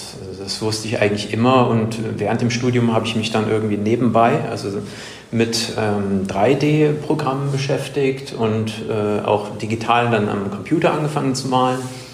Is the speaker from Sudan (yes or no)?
no; Cologne, North Rhine-Westphalia, Germany; im Prinzip bin ich auch auf dem Land groß geworden. Also das, am äußersten Randbezirk praktisch im Kölner Norden. Ein Dorf mit 5000 Einwohnern, also da bin ich halt groß geworden